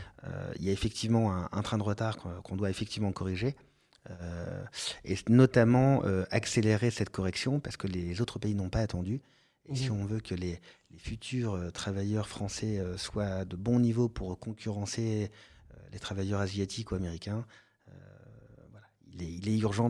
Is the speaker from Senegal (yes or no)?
no; France; je suis français et fier de l'être, pro-français